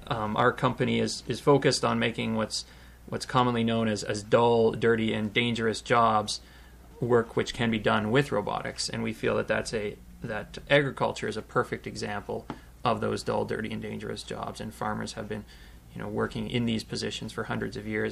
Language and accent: English; Barrie, Ontario, Canada; now in Kitchener-Waterloo, Canada; I'm actually from Barrie, just north of Toronto. I came to KW to do an undergraduate and then master's degree in mechatronics.